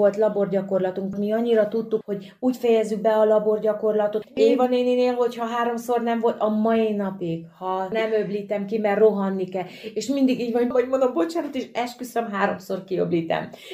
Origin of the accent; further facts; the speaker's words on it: Bácsalmás, Bács-Kiskun, Hungary; Kalfatőre származom, bácsalmásról. Tehát anyai ágon mi horvátok vagyunk, tehát azon belül is bunyavácok.